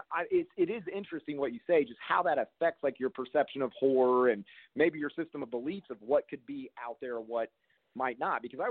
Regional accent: Brookville, Ohio, United States; because I grew up near Dayton, Ohio, in a little town called Brookville

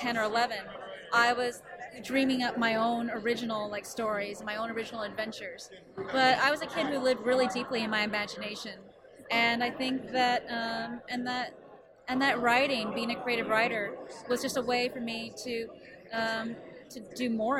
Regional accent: West Coast, United States; And, you know, I was from the West Coast, and I was like, oh, damn.

